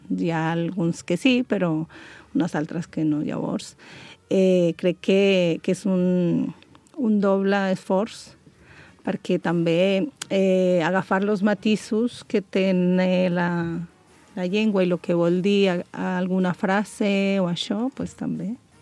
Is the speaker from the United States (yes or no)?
no; Colombia; Catalan is a second language; De Colòmbia.